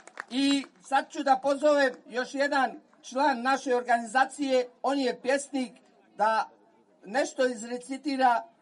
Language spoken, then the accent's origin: Serbian; Prilep, Pelagonia, North Macedonia; Ja sam iz grada Prilepa, to je najrudarski grad gde se vadi jedan od najbelijih mermera na svetu.